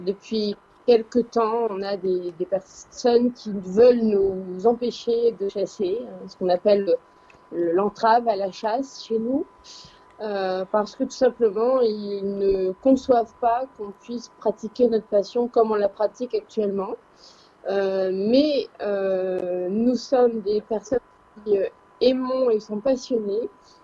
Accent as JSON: {"language": "French", "country": "France", "said": "quand j'ai commencé à dire que j'étais de la France"}